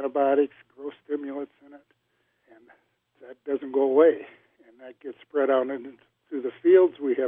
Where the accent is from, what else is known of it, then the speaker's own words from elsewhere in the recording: Iowa, United States; I grew up in Chickasaw County where the CAFO, where Dale Reichs has his farm.